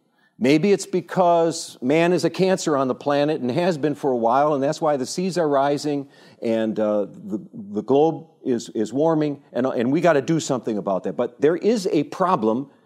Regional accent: United States; because I'm an American, you know, clinging to my religion and my guns and all that good stuff.

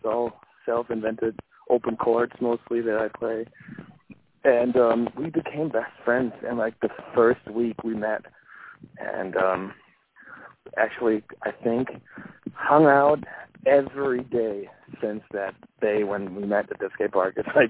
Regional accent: Germany; we're like from Germany, you know, like we're young dudes from Germany.

